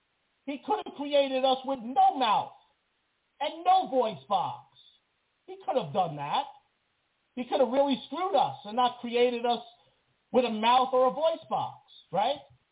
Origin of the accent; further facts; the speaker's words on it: New York, United States; I'm a New Yorker. Can't help it.